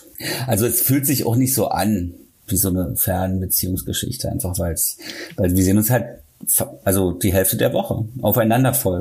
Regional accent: Berlin, Germany; Also in meiner Heimatstadt und ich bin gerade in Hamburg.

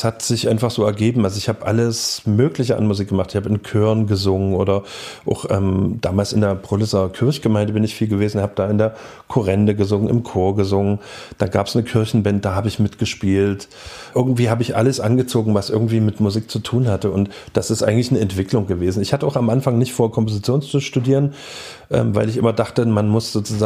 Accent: Dresden, Saxony, Germany; also born or lived in Leipzig; Davor Dresden und davor Leipzig. Leipzig, Geburt bis 79 und dann eben Dresden-Prohlis, Neubaugebiet. Von 79 bis 90 bin ich hier rausgezogen.

